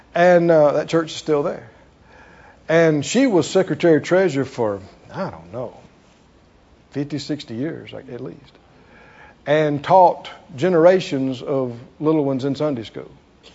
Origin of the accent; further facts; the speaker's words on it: Philadelphia, Mississippi, United States; born there; I was born in Philadelphia, Mississippi. There is a Philadelphia, Mississippi. Small place. And that actually was about 20 miles from where we lived. We had to go to town, you know, to be born.